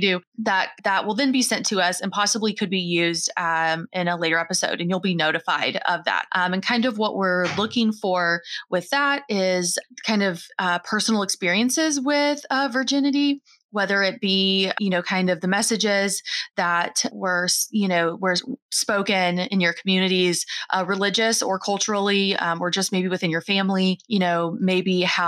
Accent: Kentucky, United States; We come from Kentucky, so we're in the South. We're in, you know, what folks identify as the Bible Belt.

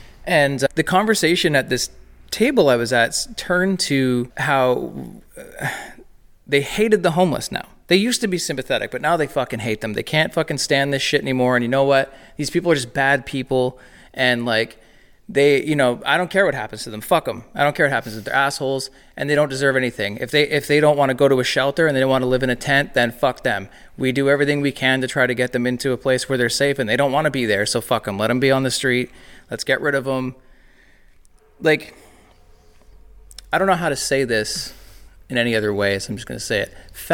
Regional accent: Cobourg, Ontario, Canada; in my hometown, it's Cobourg, Ontario. It's east of Toronto. It's a little town.

